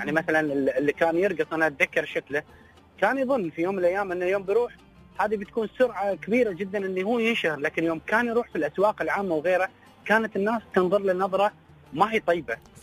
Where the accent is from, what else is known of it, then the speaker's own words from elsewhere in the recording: United Arab Emirates; ان احنا كنا كاماراتيين نتاثر ونحس بالطرف الاخر.